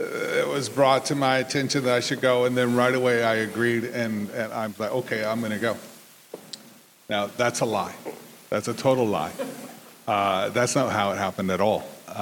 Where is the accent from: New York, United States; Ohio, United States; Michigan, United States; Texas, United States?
Texas, United States; just like any Texan, which I am a Texan.